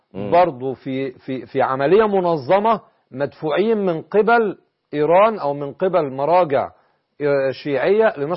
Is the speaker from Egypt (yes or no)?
yes; Egypt; عند بعض القرى أو بعض المراكز المعروفة عندنا في مصر